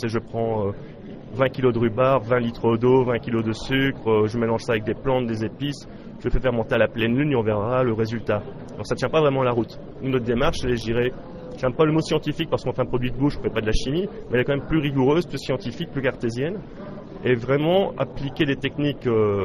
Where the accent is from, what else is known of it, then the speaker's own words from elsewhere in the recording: Belgium; C'est quand même, je dirais, un peu une petite part de fierté quand on est belge avec un produit belge